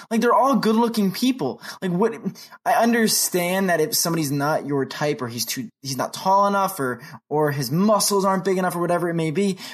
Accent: New Jersey, United States; born and bred in New Jersey, it is a very different place than New York. We are New York's armpit.

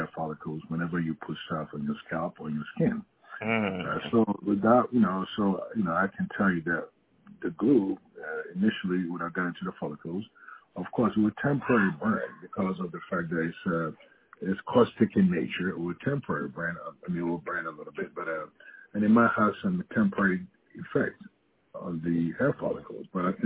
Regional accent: Ghana; which was very commonplace growing up in Ghana.

